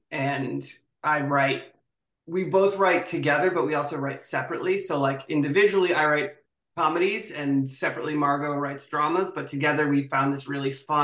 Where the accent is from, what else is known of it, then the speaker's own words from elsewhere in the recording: Boston, Massachusetts, United States; I'm from Boston originally, much like the cases.